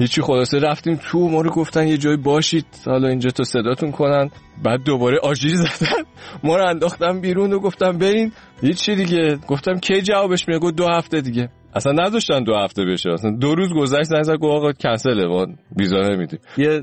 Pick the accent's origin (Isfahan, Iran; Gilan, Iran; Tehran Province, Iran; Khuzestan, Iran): Isfahan, Iran; من اصفهان به دنیا اومدم